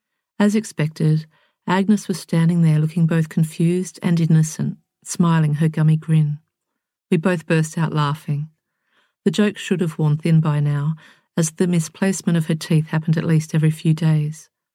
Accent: Australia; now in England; As an Australian in England, I had been doing a live-in job in a pub to keep a roof over my head.

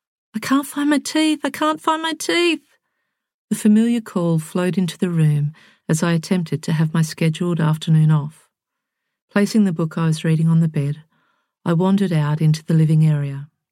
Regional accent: Australia; now in England; As an Australian in England, I had been doing a live-in job in a pub to keep a roof over my head.

